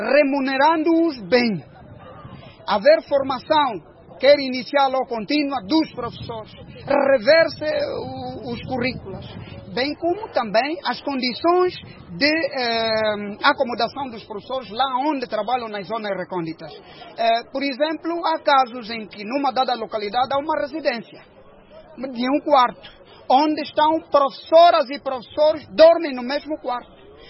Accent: Angola; todos nós somos angolanos

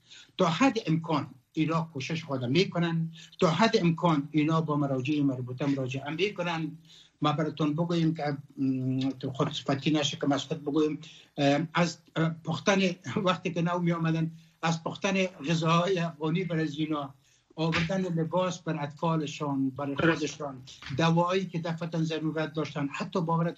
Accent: Afghanistan; ولی من تمام افغان هستم، از افغانستان هستم، اونجا زادگاهیم است،

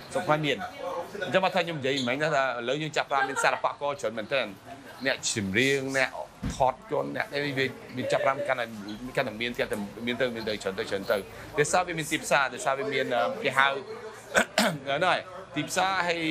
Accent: France; moved away as an adult; also born or lived in Svay, Cambodia; now in Cambodia; ពីជំនាន់ពីឆ្នាំ1971ហើយ1975ហ្នឹងមកដល់ពតហ្នឹងខ្ញុំទៅស្រុកប្រាំងពួកគ្រួសារខ្ញុំទៅទៅស្រុកស្រុកប្រាំងហើយខ្ញុំធំនៅស្រុកប្រាំងឯងបានពេលបានខ្ញុំត្រឡប់មកនៅស្រុកខ្មែរវិញ25ឆ្នាំមុន27ឆ្នាំមុនឆ្នាំ1993

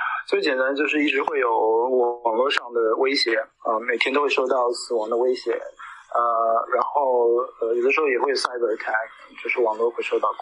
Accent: China; born there; moved away; 因为我是出生在大陆，然后我也生活在海外许多年。

